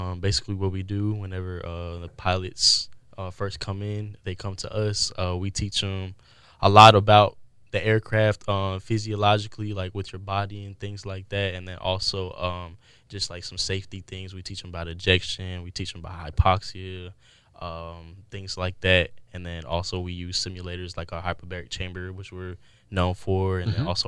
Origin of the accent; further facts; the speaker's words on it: Tennessee, United States; growing up near Nashville, mm-hmm. you know, music is a big thing of mine.